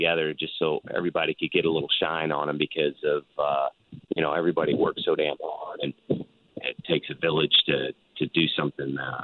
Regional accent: St. Louis, Missouri, United States; Because growing up in St. Louis, WGN was the cornerstone of having something on baseball wise.

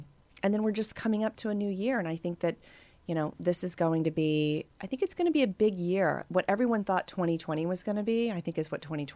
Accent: the South, United States; I'm from the East Coast too, and I'm from the South.

